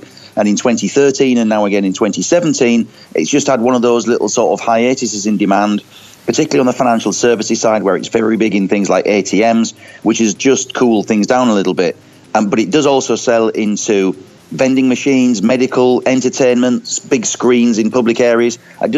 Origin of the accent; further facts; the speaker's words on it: York, Yorkshire and the Humber, United Kingdom; It's based in my hometown of York.